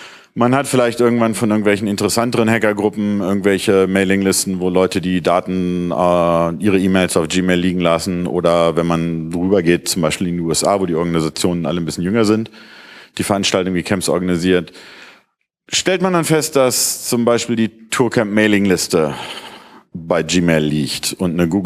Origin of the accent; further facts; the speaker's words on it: Northern Germany, Germany; Ich komme aus Norddeutschland, habe in Darmstadt studiert